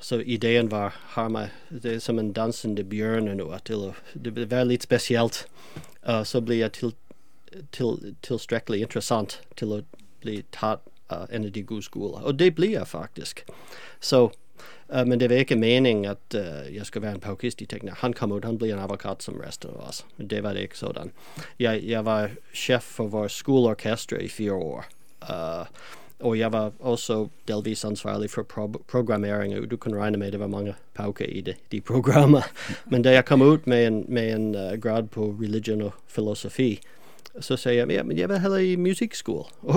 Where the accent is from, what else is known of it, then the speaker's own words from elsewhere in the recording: New England, United States; Danish is a second language; moved away as an adult; Jeg stammer fra New England i Amerika. Nord for New York, 200 kilometer. Og så bliver jeg uddannet op i New Hampshire, længere nord endnu.